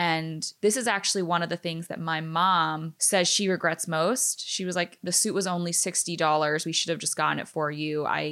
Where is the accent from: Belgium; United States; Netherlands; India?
United States; born there; first language English; because I was born in America and I have the sense of entitlement that, hey, I am a by birth citizen. I deserve to be here. I speak the language. I am a, you know, native English speaker.